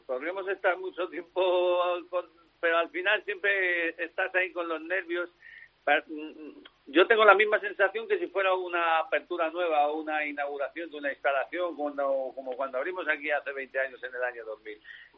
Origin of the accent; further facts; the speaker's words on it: Madrid, Community of Madrid, Spain; Tener en cuenta que yo soy de Madrid, por lo tanto llevo 15 días de retraso con respecto a vosotros.